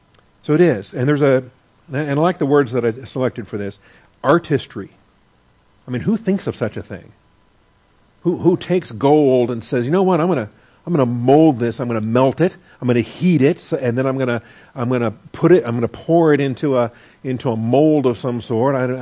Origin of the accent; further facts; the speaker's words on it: Washington, United States; I grew up in Washington State. I mean, apples are my heritage, okay? Washington State's very proud of their apples.